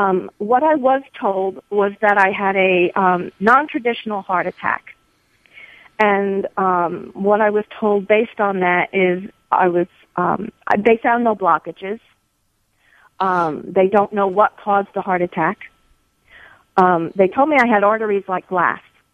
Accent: New Jersey, United States; Well, I'm originally from New Jersey, so I did have a very stressful time before I did.

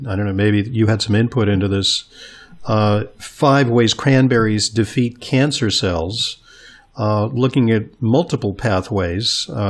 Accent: New York, United States; Excuse me. I'm a New Yorker, so I couldn't resist.

